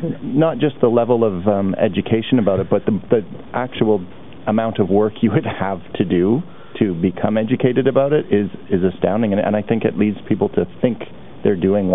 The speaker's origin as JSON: {"language": "English", "town": "Kamloops", "region": "British Columbia", "country": "Canada", "tie": "born or raised there", "said": "When I was growing up, I grew up in Kamloops, where I don't know if they actually have wine"}